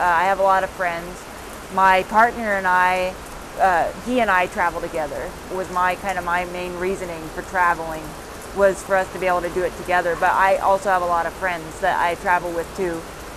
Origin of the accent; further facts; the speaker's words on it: Iowa City, Iowa, United States; I am from Iowa City, Iowa.